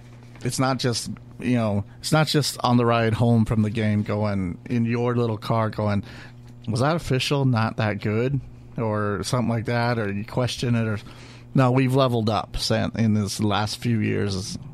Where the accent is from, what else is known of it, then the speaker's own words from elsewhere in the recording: Iowa, United States; Of course, we come to a tournament in Nebraska, and of course they hammer us because we're from Iowa.